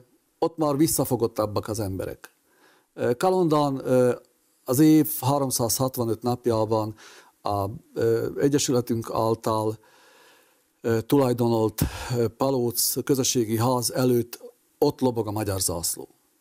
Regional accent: Lučenec, Banská Bystrica Region, Slovakia; Ezt gyerekként is megértem, hogy mennyire nehéz volt már gyerekként mondjuk Losoncon magyarnak lenni

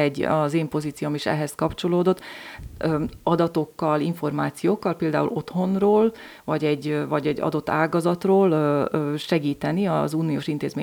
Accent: Upper Hungary, Slovakia; mi felvidékiek vagyunk, utána szlovákiaiak, meg közép-európaiak és európaiak.

